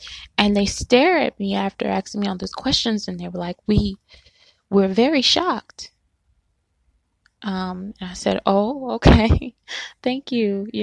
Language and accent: English; Louisiana, United States; I'm from Louisiana, so we, you know, twerk and we do all those things.